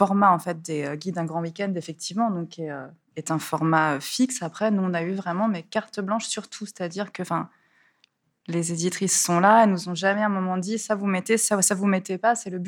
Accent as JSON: {"language": "French", "town": "Bordeaux", "region": "Nouvelle-Aquitaine", "country": "France", "said": "en tant que Bordelais, on sait très bien qu'il y a des quartiers qui ont des identités propres"}